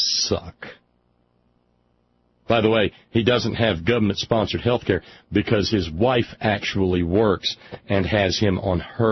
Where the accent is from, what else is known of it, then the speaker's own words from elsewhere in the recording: the South, United States; The same thing may happen to me. I'm a Southerner, too. I ate the same diet.